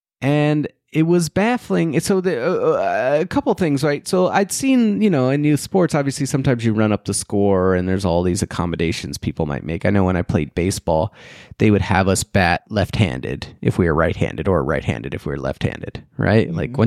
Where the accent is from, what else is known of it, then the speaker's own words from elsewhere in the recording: Arlington, Texas, United States; Whereas when I was growing up in Arlington, Texas, it was so big that you just played other kids in Arlington.